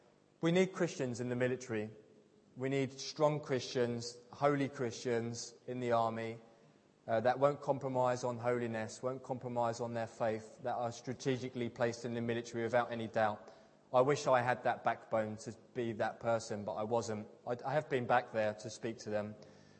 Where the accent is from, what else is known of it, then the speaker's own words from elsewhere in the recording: East of England, United Kingdom; accent: Essex; And here I am with my dodgy Essex accent, 34